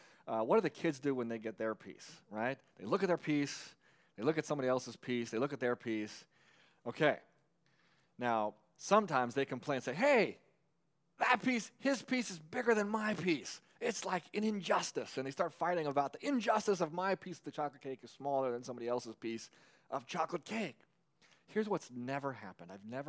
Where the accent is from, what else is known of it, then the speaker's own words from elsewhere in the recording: United States; particularly as an American who has such a value of the whole idea of rights.